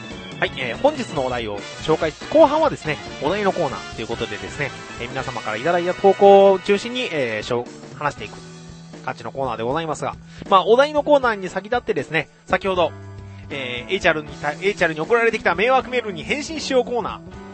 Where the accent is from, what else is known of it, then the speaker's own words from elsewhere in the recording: Kagawa, Japan; 香川県の私の実家のうどん屋は大好評でございまして